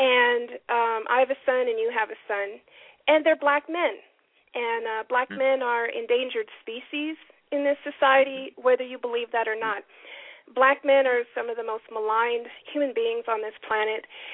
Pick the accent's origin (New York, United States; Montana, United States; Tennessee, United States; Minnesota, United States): Montana, United States; I grew up in Montana, nothing but white folks.